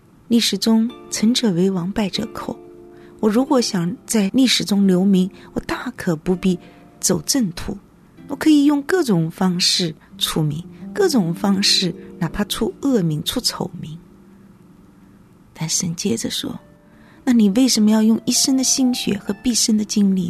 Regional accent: China; moved away as an adult; now in United States; 当我从中国来到美国的时候，是因为厌倦了北京的生活

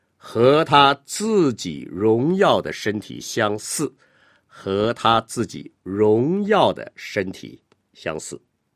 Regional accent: China; 突然用我们中国人平常讲的话叫恍然大悟啊

